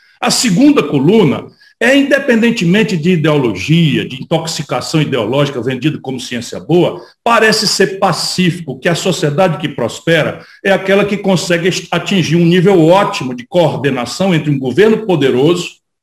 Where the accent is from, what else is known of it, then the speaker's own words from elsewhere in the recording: Ceará, Brazil; also born or lived in Pindamonhangaba, São Paulo; o poderoso estado de São Paulo, onde eu enterrei meu umbigo. Eu nasci lá em Pindamonhangaba, peguei o pau de arara na direção inversa, fui criado no Ceará.